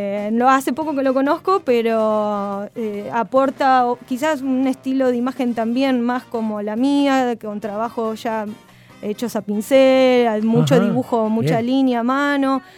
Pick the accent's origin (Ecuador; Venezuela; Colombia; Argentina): Argentina; Tandil, Buenos Aires Province; Sí, me vine de allá de Tandil. En el 2003 arranqué la carrera de ilustración acá en la escuela Martín Malarro